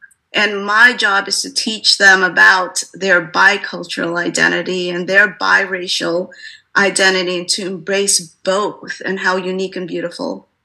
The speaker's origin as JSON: {"language": "English", "country": "Philippines", "said": "she's half Filipino, which that's what I am. I'm Filipino"}